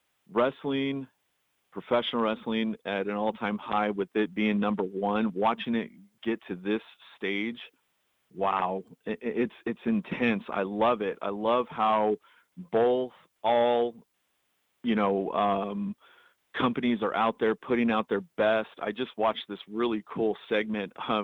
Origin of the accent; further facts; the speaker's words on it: Billings, Montana, United States; From Billings, Montana.